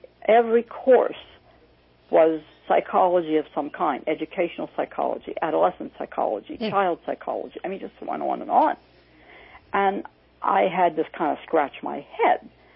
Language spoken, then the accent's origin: English; Washington, District of Columbia, United States; I'm from Washington, D.C., but and that gave me, you know, you live in this part of the country, and especially in this smaller area of the seat of government